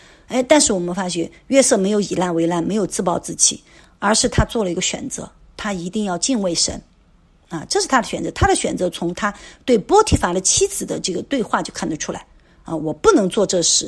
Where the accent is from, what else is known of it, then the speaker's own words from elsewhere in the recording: China; 按照我们中国人的说法大妈二妈